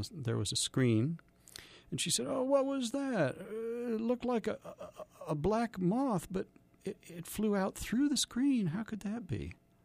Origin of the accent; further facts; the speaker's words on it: Kansas City, Missouri, United States; when I grew up in Kansas City, I was pretty much surrounded by people who, for them, as part of their evolution, it was important for them to disavow traditional organized religion.